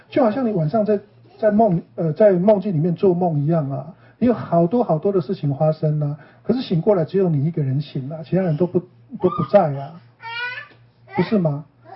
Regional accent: Yilan County, Taiwan; 我不知道你们是哪里的人，然后我们宜兰人是有一句话

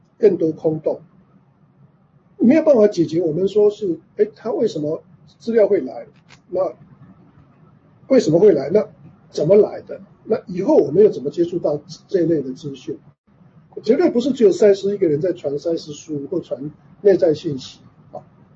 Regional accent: Yilan County, Taiwan; now in United States; 以前我们在台湾芭乐芭乐跟竹笋那是没什么价值的东西，尤其我小的时候真的是再便宜没有的，尤其像我们宜兰那边。

